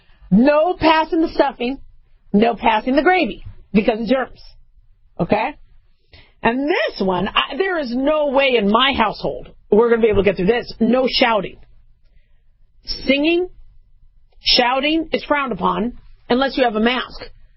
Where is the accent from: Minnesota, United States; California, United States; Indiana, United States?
California, United States; born there; I was born in California. California's my state.